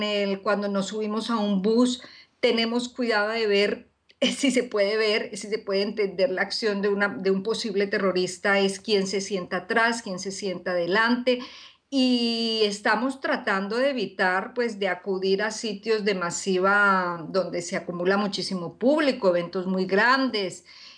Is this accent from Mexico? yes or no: no; Colombia; en Occidente o en mi país de origen, Colombia